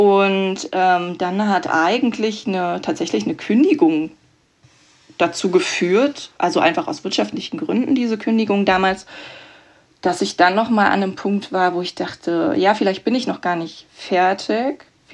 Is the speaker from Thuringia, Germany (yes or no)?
no; Berlin, Germany; also born or lived in Bavaria; ich komme ursprünglich auch aus Berlin, also vom Rand Berlin.